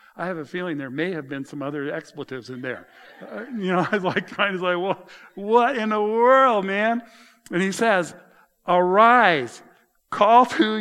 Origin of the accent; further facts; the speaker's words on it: Colorado, United States; I grew up in Colorado, so ocean was not my first experience.